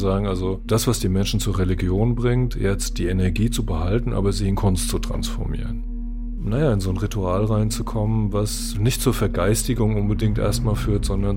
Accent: Frankfurt, Hesse, Germany; born there; Ich bin 61 geboren in Frankfurt am Main

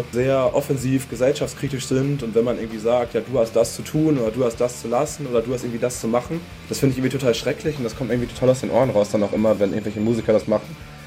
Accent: Bottrop, North Rhine-Westphalia, Germany; Zwei von uns kommen aus Düsseldorf, einer kommt aus Essen und ich komme aus Bottrop. Also irgendwie so zwischen Ruhrgebiet und Rheinland.

